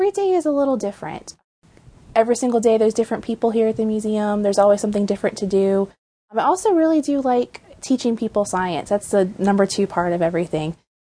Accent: Mechanicsville, Virginia, United States; I'm a native, native of the area. Grew up in Mechanicsville, still live in Richmond now.

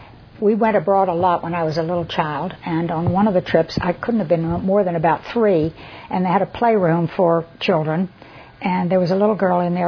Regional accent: Philadelphia, Pennsylvania, United States; now in Richmond, United States; And then I loved Virginia. I'm from Philadelphia. And I'd never been to Richmond

